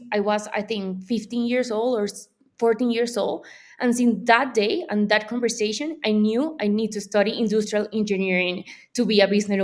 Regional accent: Santa Marta, Magdalena, Colombia; So I'm from Santa Marta, Colombia. That's a little town in the Caribbean Sea. So I'm super a tropical girl.

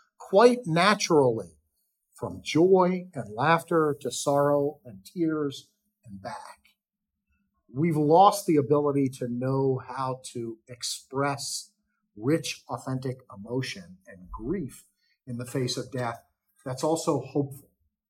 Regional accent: Washington, D.C. area, United States; about growing up in the suburbs of DC. So I'm not Irish myself, surrounded by Irish.

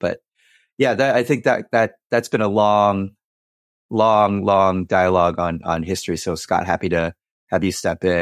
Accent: China; now in Canada; I consider myself like a Huaqiao, which is kind of a Chinese diaspora member that's gone back and forth. I was born in China. I grew up there for a bit and then moved out.

